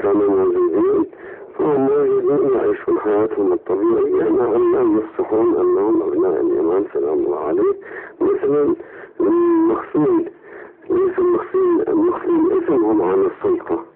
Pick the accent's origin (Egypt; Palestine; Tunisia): Egypt; وعندنا عندنا في مصر سادة يقولون أنه من ذرية الإمام